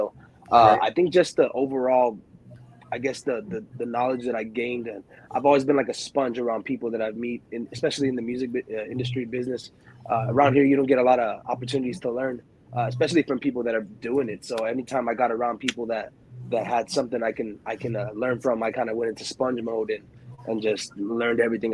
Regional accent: Chelsea, Michigan, United States; also born or lived in Ypsilanti; Well, I was born in Michigan, Ypsilanti, Michigan, a small town out there.

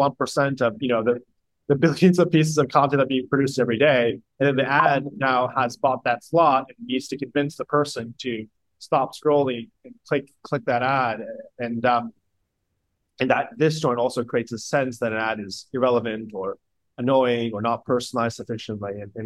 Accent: New York, United States; So my grandfather worked at IBM. I grew up in New York near the IBM headquarters.

